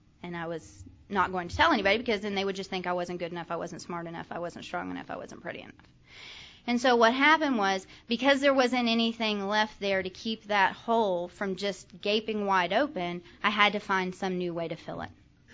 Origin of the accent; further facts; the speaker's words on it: Texas, United States; moved away; also born or lived in Virginia; I grew up in North Texas, and so I left Texas and went to Virginia